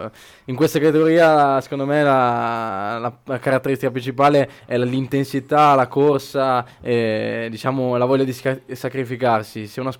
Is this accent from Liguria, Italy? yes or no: yes; Savona, Liguria, Italy; born there; io sono nato a Savona, meglio per te Ligure, un po' vicino, un paese vicino.